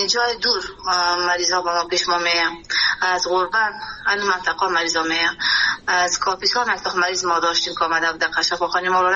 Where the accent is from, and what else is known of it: Kabul, Afghanistan; born or raised there